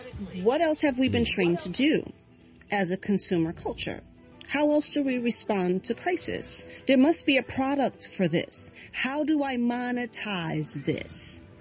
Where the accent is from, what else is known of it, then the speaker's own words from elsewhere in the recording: United States; I was raised in America. I'm a second generation American.